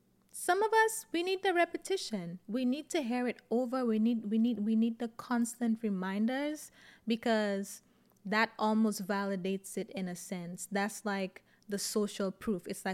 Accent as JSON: {"language": "English", "country": "St. Lucia", "tie": "born or raised there", "said": "I went to a Catholic secondary school when I lived in St. Lucia. I grew up in St. Lucia, and I was always God adjacent. I didn't grow up in church per se, but I grew up in that Catholic school, in secondary school in my teenage years."}